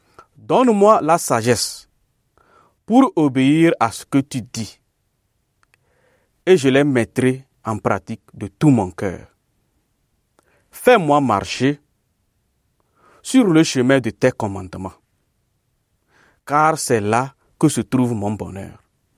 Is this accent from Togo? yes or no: yes; Togo; Je suis originaire du Togo.